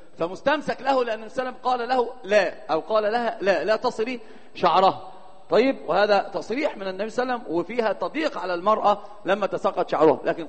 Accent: Egypt; يعني الإشارب اللي يسموه شارب عندنا في مصر

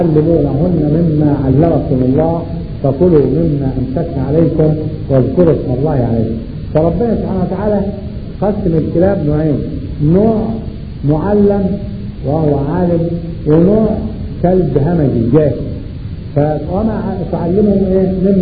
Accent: Upper Egypt, Egypt; وده موجود عندنا في الصعيد

